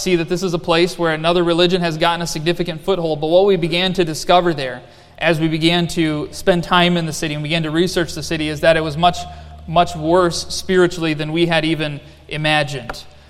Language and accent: English; Michigan, United States; We are all from Michigan, so it is nice to escape the restrictions and the dictatorship that has become the state of Michigan for a little while